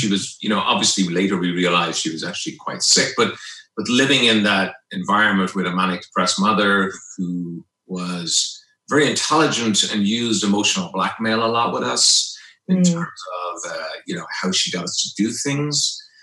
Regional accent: Dublin, Leinster, Ireland; I grew up in Dublin in the, I'm 53 now, so born in 1965. So I grew up in the 70s and 80s in Dublin

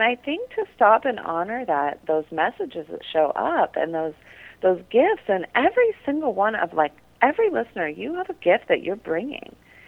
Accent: California, United States; I grew up near Stanford University, and at that time, it was really filled with orchards and green grass. It looks different now.

